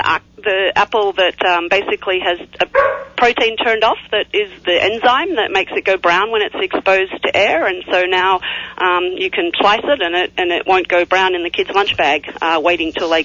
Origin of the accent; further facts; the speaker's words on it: Australia; moved away as an adult; now in United States; You can probably tell by my accent I'm originally Australian. And I came over here to be an Aggie to undertake a PhD in genetics.